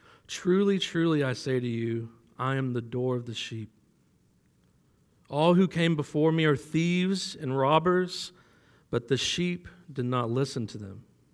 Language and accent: English; Florida, United States; moved away as an adult; now in Kentucky, United States; Well, most of you know I'm from Florida. You can probably tell by my tan. But I think the Lord knew that when I was in my late 20s, I would move to Kentucky